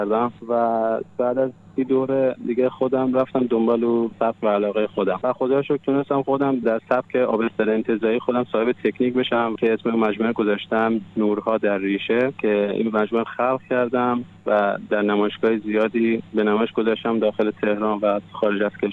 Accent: Afghanistan; من میگم که من افغان هستم

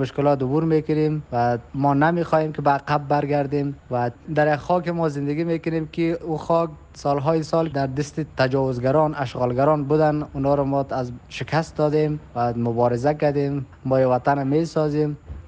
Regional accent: Afghanistan; born there; حق ما در افغانستان به دنیا آمدیم، زاده شدیم

